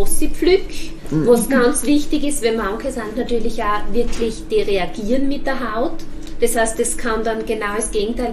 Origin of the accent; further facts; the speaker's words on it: Styria, Austria; wie man bei uns in der Steiermark sagt